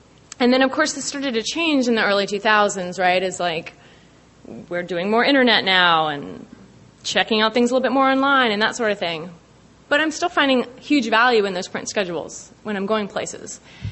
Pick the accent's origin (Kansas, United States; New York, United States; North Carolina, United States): North Carolina, United States; Durham; Hey, y'all. … I'm an alcoholic. I am from Durham, North Carolina.